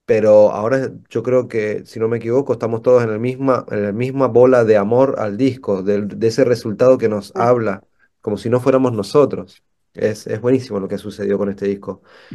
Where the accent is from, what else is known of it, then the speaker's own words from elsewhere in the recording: Mendoza, Argentina; now in Buenos Aires, Argentina; Nosotros, la mayoría, venimos de Mendoza, que es cordillera de los Andes, una ciudad de montañas. Nos mudamos acá a Buenos Aires, que es como el centro neurálgico cultural del país.